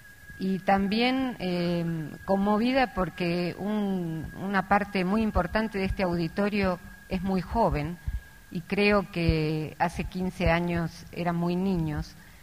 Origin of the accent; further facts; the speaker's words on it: Argentina; also born or lived in Peru; Yo soy argentina, pero viví y trabajé durante 14 años en el Perú, país al que me unen lazos profundos, familiares y de afectos, pero desde hace 20 años trabajo y vivo en Argentina